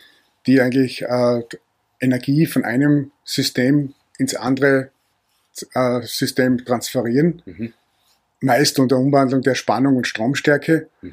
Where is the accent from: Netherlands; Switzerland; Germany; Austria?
Austria; born there; bin gebürtiger Österreicher.